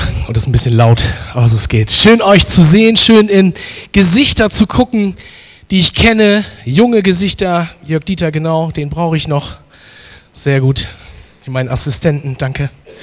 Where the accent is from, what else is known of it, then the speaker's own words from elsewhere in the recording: Oldenburg, Lower Saxony, Germany; ich komme aus Oldenburg